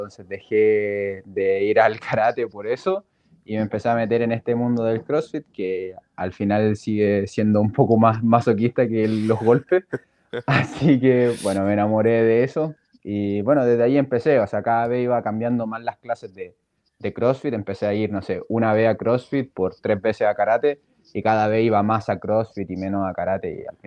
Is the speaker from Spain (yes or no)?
no; Chile; tengo 22 años, soy de Chile